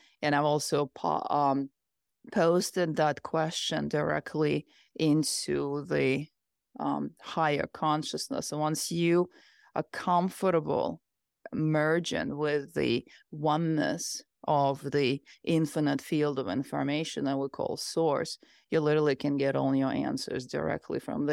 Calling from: Arizona, United States; Arizona. The United States.

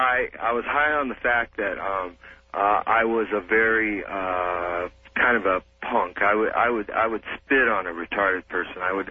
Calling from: Mount Rainier, Washington, United States; I'm calling from Washington.

